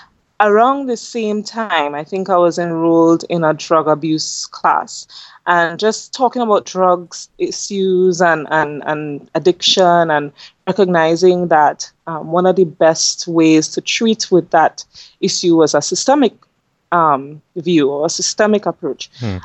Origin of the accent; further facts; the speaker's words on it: Tobago, Trinidad & Tobago; So as you mentioned earlier, I'm from Trinidad and Tobago, which is a country in the Caribbean. It's actually two separate islands, and I'm from the smaller of the two islands. And I completed most of my schooling here.